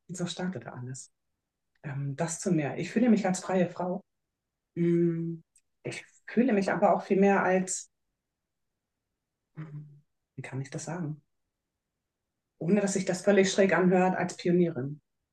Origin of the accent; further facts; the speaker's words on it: Hamburg, Germany; Ich bin in Hamburg geboren, vor 25 Jahren. Nein, vor einigen Jahren in Hamburg geboren und mein ganzes Leben eigentlich auch in Hamburg und Umland verbracht, zwischen Stadt und Land und Elbe und Alster.